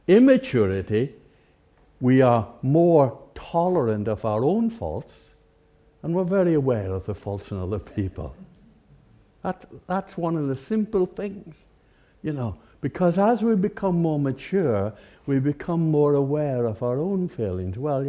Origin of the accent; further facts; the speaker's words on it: Ireland; I come from Ireland, as you know. I was brought up in the country.